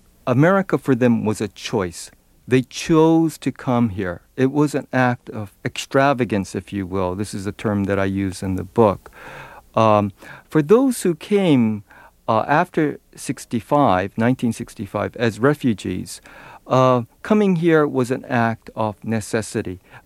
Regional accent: Hawaii, United States; I'm not a foreign student. I'm from Hawaii

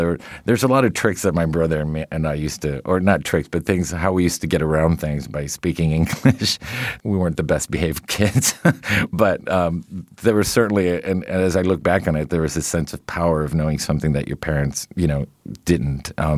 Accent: Miami, Florida, United States; I mean, you got to understand the landscape of growing up in Miami, these huge, like, ships that we used to watch at, you know, going off into the Caribbean on sunset.

